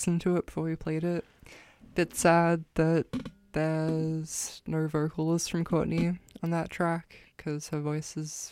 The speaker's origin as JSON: {"language": "English", "country": "Australia", "said": "I'm Australian. I have Australian friends."}